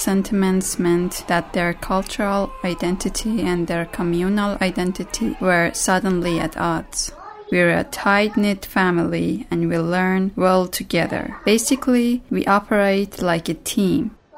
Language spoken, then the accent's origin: English; Minneapolis, Minnesota, United States; I'm 15. I am from Minneapolis. My dad's from Egypt and my mom is a first generation Arab American.